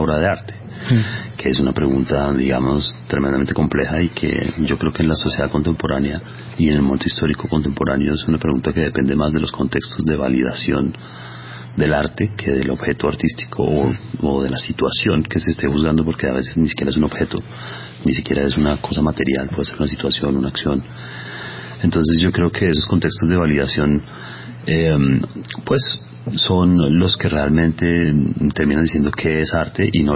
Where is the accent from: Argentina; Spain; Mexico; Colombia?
Colombia; Bogotá; born there; Yo soy bogotano de nacimiento y he vivido todo el tiempo en la ciudad, he vivido en diferentes ciudades.